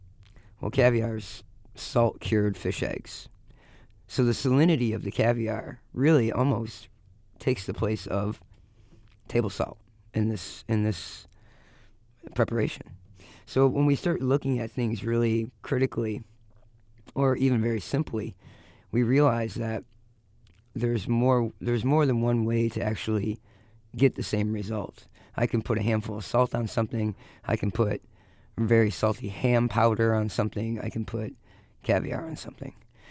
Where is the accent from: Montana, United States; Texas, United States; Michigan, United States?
Michigan, United States; growing up in Michigan, when I did, it was still acceptable to rake the leaves that were falling off the oak trees in your front yard